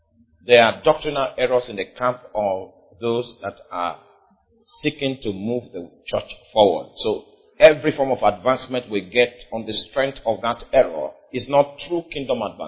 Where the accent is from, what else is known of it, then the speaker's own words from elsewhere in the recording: Nigeria; If you go to some nations, as you are coming as a Nigerian, you are already a suspect.